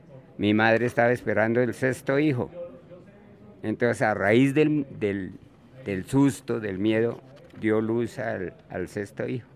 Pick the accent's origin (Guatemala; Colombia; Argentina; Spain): Colombia; Susacón, Boyacá; born there; now in Bogotá, Colombia; Nací en Susacón, Boyacá. Llegué aquí a Bogotá en junio del 53.